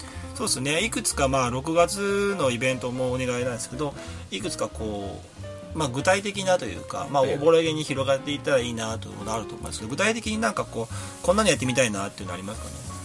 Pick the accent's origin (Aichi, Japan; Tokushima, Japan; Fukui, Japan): Aichi, Japan; Kitanagoya; 僕も北名古屋市出身なので数少ない北名古屋出身ですよねメンバーの中で